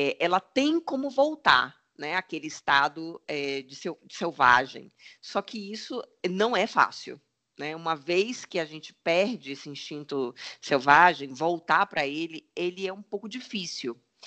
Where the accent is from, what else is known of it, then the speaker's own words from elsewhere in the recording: Bahia, Brazil; Como eu sou baiana, eu conhecia bastante.